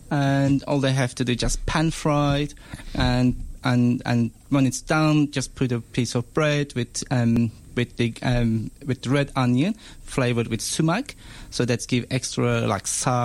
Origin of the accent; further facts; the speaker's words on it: Istanbul, Turkey; But I was, as I said, born in and raised in Turkey.